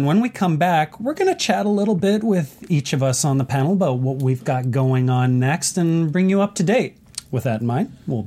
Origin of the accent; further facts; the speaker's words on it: Canada; I'm from Canada. I can actually say that's true.